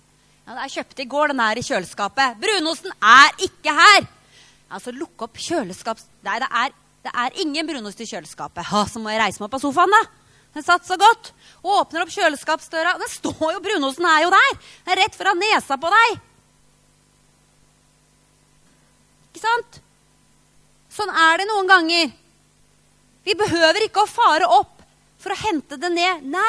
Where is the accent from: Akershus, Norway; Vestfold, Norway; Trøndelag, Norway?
Akershus, Norway; Kløfta; also born or lived in Uppsala, Sweden; For jeg vokste opp da på Kløfta og bodde i forskjellige steder, og så bodde jeg 2 år i Sverige, i Uppsala.